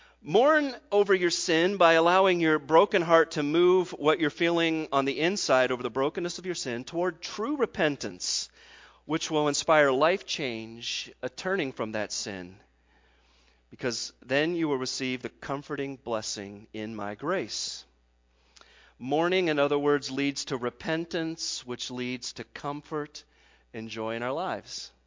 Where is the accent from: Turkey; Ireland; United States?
United States; I think I'm a pretty stereotypical American type of guy. I think I'm an American guy that kind of fits in a rural setting.